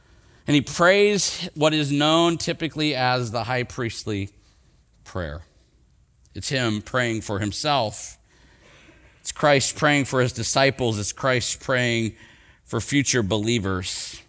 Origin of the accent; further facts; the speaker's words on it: Rockford, Illinois, United States; I grew up in Rockford, Illinois. It's outside of Chicago.